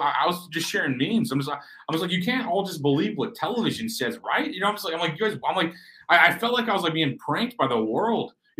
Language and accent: English; Missouri, United States; I'm from Missouri, so I appreciate people from like Nikki's from